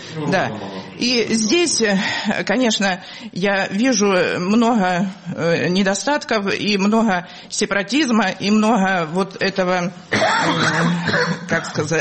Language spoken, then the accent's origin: Russian; Pervomaisk, Luhansk Oblast, Ukraine; Я из Первомайска. Луганской области.